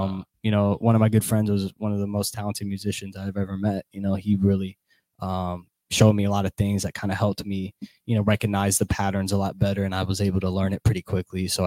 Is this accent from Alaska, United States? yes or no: no; Texas, United States; I'm from here, I'm from Texas.